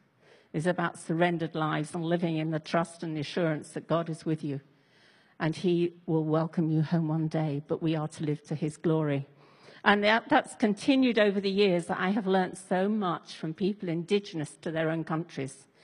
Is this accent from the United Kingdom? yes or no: yes; England, United Kingdom; And I come from England, where you're taught this more, you know